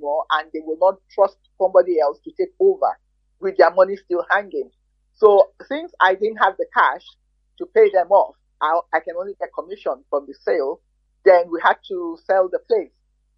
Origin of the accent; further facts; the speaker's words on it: Lagos, Nigeria; born there; I was born in Lagos State. If Lagos State will allow me to say that, I was born in maternity in Lagos State.